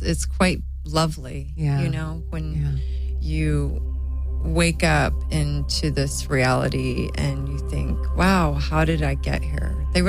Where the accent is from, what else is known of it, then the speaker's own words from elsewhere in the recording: Hawaii, United States; born there; My background, well, I was born in Hawaii, and my mother is very creative as well.